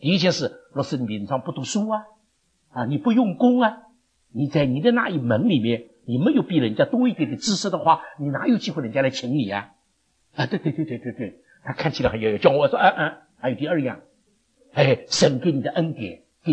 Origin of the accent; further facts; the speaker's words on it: China; 很像我们中国人